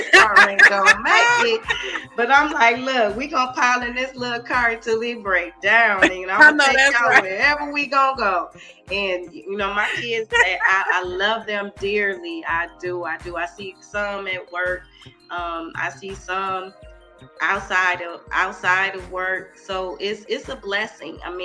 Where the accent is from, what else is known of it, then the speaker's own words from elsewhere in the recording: Detroit, Michigan, United States; But for the majority of my life, I was born and raised in Detroit, and it's not easy growing up in Detroit, and you know.